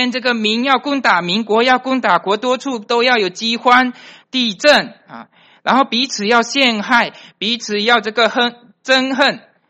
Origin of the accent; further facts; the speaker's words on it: Malaysia; 我从马来西亚来的，我们住在马来西亚，我们都很自傲说我们这里没有天灾人祸